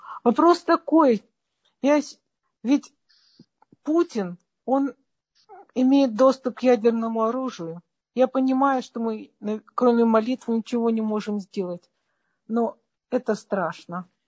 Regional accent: Ukraine; now in United States; Да, я с Америки. Спасибо большое. Я с Америки. Но я вообще родом из Украины.

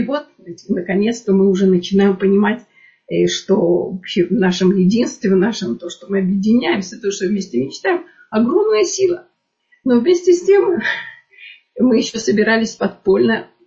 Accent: Vilnius, Vilnius County, Lithuania; also born or lived in Moscow; мы переезжаем в Вильнюс, где я, в общем, я родом из Литвы, из Вильнюса, после военного, в котором уже была советская власть

